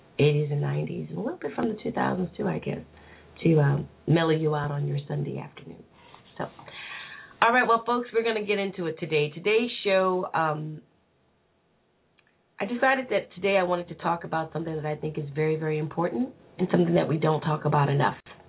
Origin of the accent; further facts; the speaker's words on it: New Orleans, Louisiana, United States; I grew up in New Orleans.